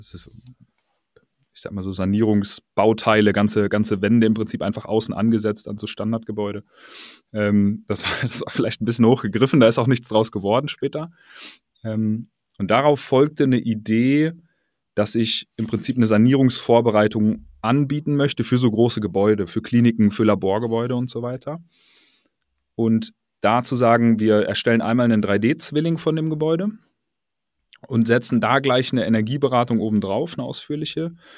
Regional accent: North Rhine-Westphalia, Germany; Ich bin auf einem Dorf in NRW aufgewachsen.

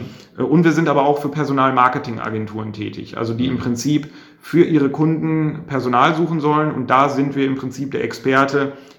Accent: North Rhine-Westphalia, Germany; wir kommen von hier weg. Und also wir kommen beide aus der Region und wir schätzen auch einfach diese Mentalität.

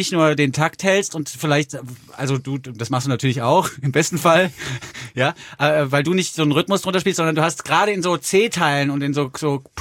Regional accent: Frankfurt, Hesse, Germany; born there; ich bin ja geboren in Frankfurt am Main

